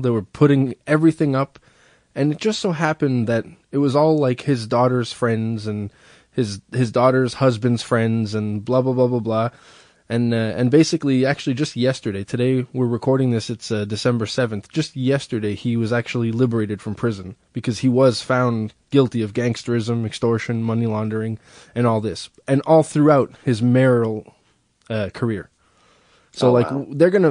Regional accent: Laval, Quebec, Canada; I'm from Laval, Quebec

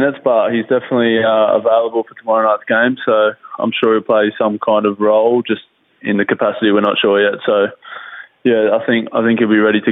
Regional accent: Sydney, New South Wales, Australia; because I'm from Sydney anyway

